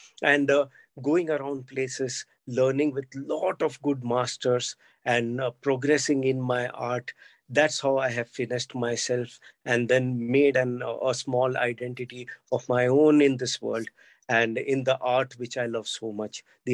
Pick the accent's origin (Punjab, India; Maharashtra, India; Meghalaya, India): Maharashtra, India; Mumbai; As a little boy born and brought up in Mumbai, we had a very, very modest childhood.